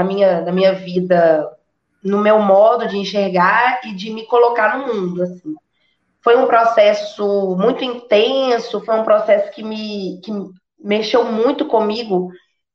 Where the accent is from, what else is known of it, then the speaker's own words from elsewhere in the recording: Divinópolis, Minas Gerais, Brazil; sou de Divinópolis, Minas Gerais, tenho 33 anos